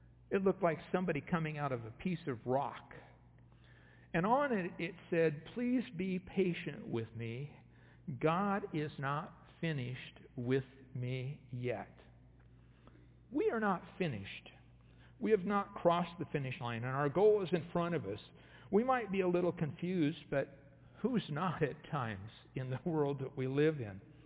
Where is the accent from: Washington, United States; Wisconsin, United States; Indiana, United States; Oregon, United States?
Oregon, United States; Eugene; downtown Eugene, where I grew up here in Santa Clara area